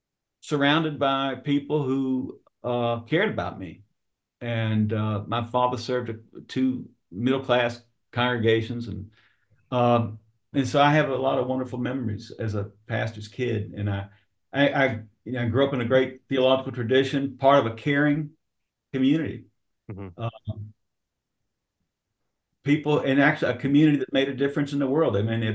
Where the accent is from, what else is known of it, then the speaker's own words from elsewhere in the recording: Charlotte, North Carolina, United States; also born or lived in West Virginia; I was born in West Virginia. We didn't have a lot of money. Moved to Charlotte, North Carolina when I was about nine.